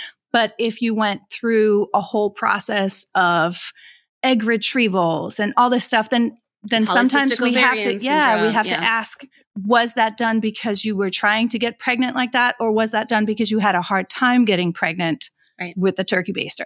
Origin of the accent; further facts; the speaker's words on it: Denmark; English is a second language; moved away as an adult; now in United States; I grew up in Denmark, like I said, and then I wanted to escape my very small little island in a very small little country. I came to the States to be an au pair, a nanny.